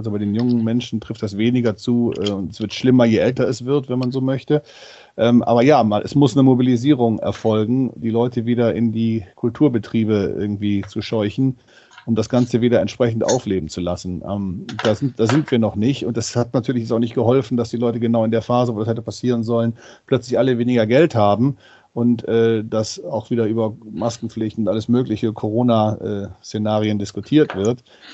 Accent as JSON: {"language": "German", "town": "Mönchengladbach", "region": "North Rhine-Westphalia", "country": "Germany", "lives_now": "Hamburg, Germany", "said": "Ich komme aus Mönchengladbach"}